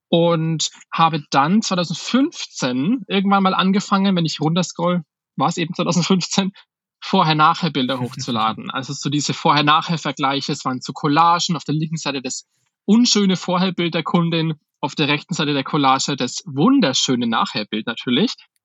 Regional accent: Schweinfurt, Bavaria, Germany

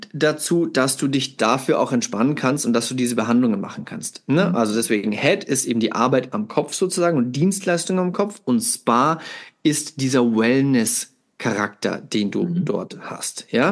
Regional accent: Italy; ich bin ja Italiener

